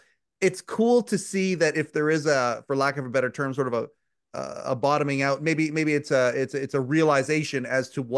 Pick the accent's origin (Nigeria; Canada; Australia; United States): Canada; I'm a Canadian, so hockey's religion up here.